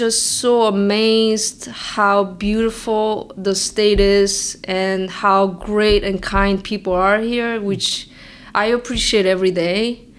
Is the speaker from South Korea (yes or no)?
yes; South Korea; also born or lived in Ecuador; I'm originally from South Korea. I wasn't born in South Korea, though everybody thinks I was born in South Korea, but I was actually born in Ecuador.